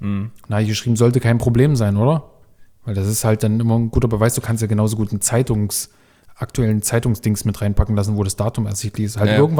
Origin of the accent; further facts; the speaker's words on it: Leipzig, Saxony, Germany; ich bin aus Leipzig